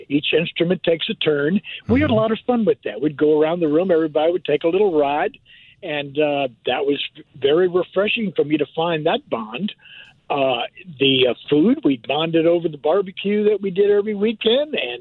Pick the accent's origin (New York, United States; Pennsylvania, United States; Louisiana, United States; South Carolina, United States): Louisiana, United States; New Orleans; I think he just sensed I was from New Orleans.